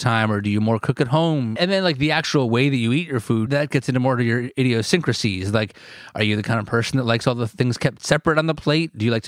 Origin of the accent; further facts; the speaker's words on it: New Jersey, United States; I mean, I'm born and raised in New Jersey. And although my family's Jewish, we always ate pork growing up.